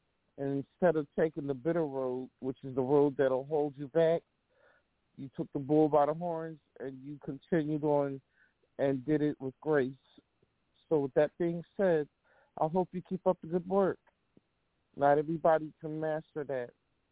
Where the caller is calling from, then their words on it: Philadelphia, Pennsylvania, United States; I'm from Philadelphia.